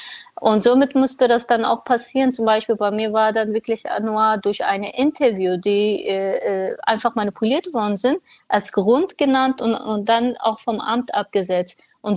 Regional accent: Cizre, Şırnak Province, Turkey; now in Germany; ich bin im Exil in Deutschland, ja. Aber ich bin DEM-Vertreterin und habe einen sehr guten Bezug auch noch zu meiner Heimatstadt, Cizre

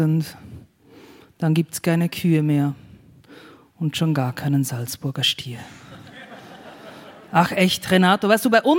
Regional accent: Aargau, Switzerland; Ja, die ländliche Schweiz, wo ich herkomme, das Fricktal, meine Heimat, das ist klimatisch ja der Zeit schon voraus.

